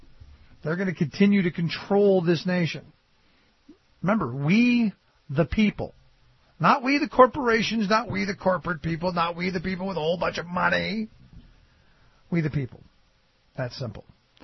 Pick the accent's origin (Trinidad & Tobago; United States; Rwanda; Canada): United States; Cleveland, Ohio; And I got to remember when I grew up in Cleveland, when the steel mills were the residual effect of them just polluting at will had killed everything in the lake.